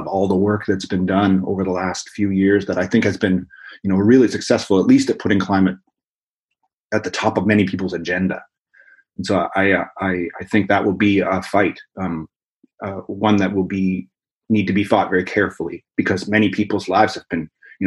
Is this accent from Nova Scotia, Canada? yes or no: yes; Nova Scotia, Canada; now in Vancouver, Canada; I grew up in Nova Scotia in eastern Canada, and I have ended up over the years migrating farther and farther west